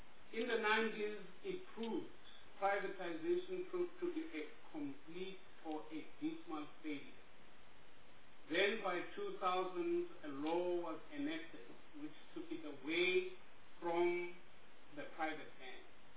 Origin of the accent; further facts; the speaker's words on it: Uganda; To be precise, I come from Uganda. That is where the president of the country comes from.